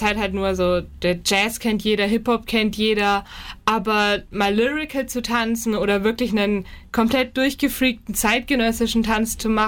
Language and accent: German; Hof, Bavaria, Germany; Nee, ich bin aus Hof, aber die Luisenburg kennt man ja in der Region überall.